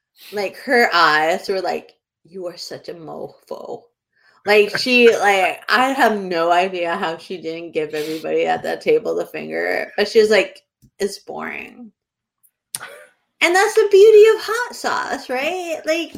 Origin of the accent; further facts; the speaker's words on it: New Hampshire, United States; It's not my fault that I grew up in New Hampshire.